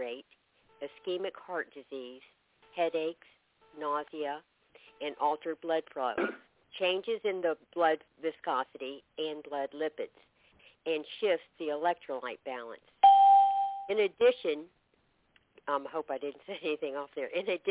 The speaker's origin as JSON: {"language": "English", "town": "Gainesville", "region": "Florida", "country": "United States", "said": "I'm from Gainesville, Florida."}